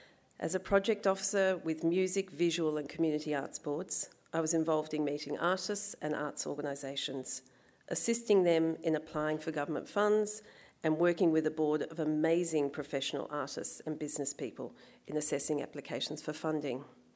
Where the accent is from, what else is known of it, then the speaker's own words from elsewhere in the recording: Sydney, New South Wales, Australia; So I was brought up in Sydney, but we regularly travelled